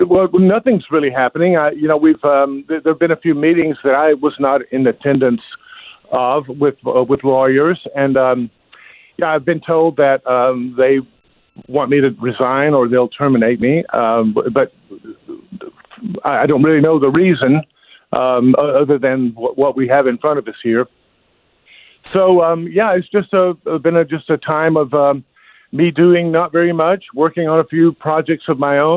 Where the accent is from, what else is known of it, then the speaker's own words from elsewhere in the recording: California, United States; moved away; I came from California to South Carolina, where at a school where I taught 30% white people.